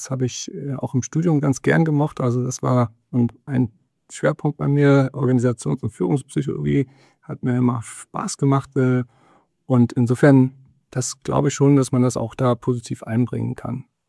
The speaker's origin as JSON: {"language": "German", "town": "Wilsum", "region": "Lower Saxony", "country": "Germany", "tie": "born or raised there", "said": "ich bin gebürtiger Wilsumer, ich komme also aus der Samtgemeinde Oelsen, bin in Wilsum und Oelsen zur Schule gegangen, habe dann 1989 mein Abitur hier in Nordhorn gemacht"}